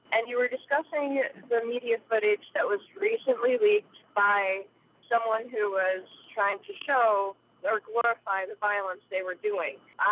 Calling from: Adams, Massachusetts, United States; I'm calling from Adams, Massachusetts.

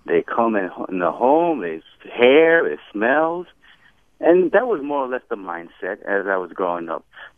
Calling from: Milford, Connecticut, United States; Of course … from Milford.

